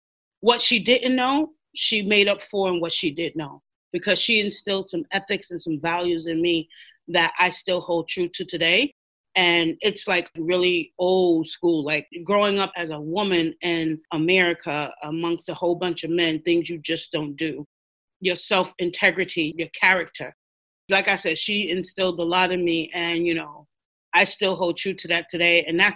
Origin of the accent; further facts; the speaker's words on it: Brooklyn, New York, United States; I grew up in Brooklyn, New York, the concrete jungle.